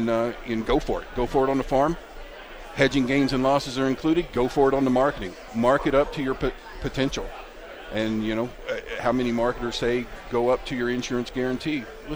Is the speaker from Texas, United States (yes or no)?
yes; Texas, United States; And obviously, I'm a guy from Texas, right?